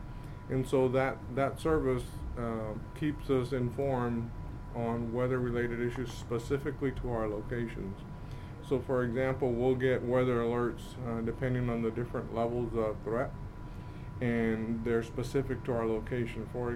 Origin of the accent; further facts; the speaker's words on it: Hebbronville, Texas, United States; I'm originally from Hebronville, Texas.